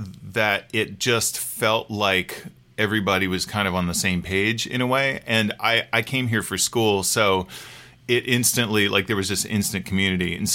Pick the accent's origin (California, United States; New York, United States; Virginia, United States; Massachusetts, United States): Virginia, United States; Virginia Beach; So I grew up in Virginia Beach, which is sort of a sprawling suburban resort town on the coast